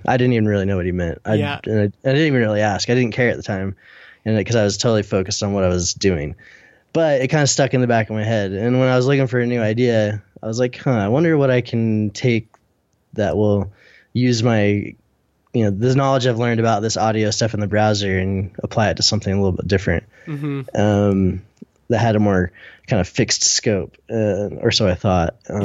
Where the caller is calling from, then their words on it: Salt Lake City, Utah, United States; I'm in Salt Lake City, Utah.